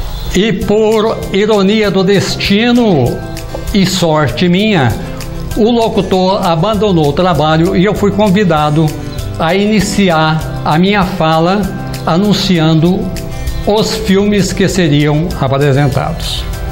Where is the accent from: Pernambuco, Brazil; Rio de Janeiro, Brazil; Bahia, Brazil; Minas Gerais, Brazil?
Minas Gerais, Brazil; Capinópolis; Nasci e me criei aqui em Capinópolis.